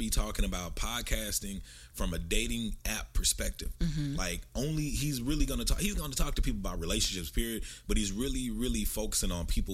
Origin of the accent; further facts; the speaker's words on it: Nigeria; I'm from the Igbo tribe in Nigeria.